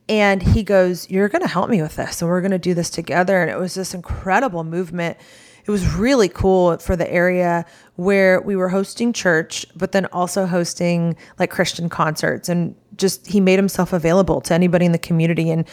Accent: Newark, Ohio, United States; And yet they raised me in, when I tell you Hillbilly, Ohio, I'm from Newark, Ohio. Do y'all know where that's from? Probably not. But it is a world of its own.

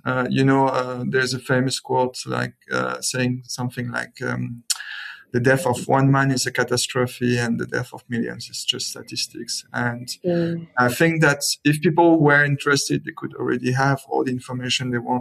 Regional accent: France; accent: French; English is a second language; So I would like to apologize in advance for my French accent, but I will do my best.

